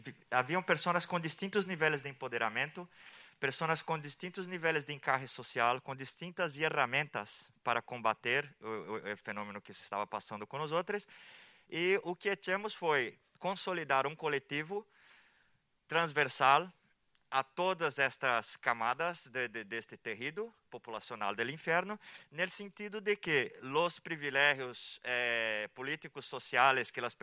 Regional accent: Brazil; Spanish is a second language; now in Spain; Yo soy de Brasil

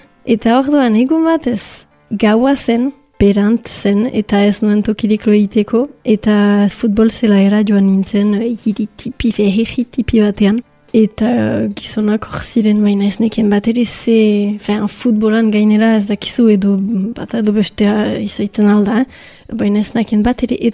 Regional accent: Bayonne, Nouvelle-Aquitaine, France; Baionakoa naiz eta bon, ez dakit importantea den, ogoita amabost urte ditut.

